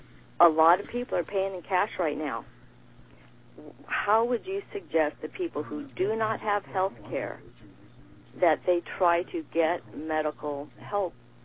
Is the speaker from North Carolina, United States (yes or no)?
no; Long Beach, California, United States; Dr. McConnell, I'm from Long Beach.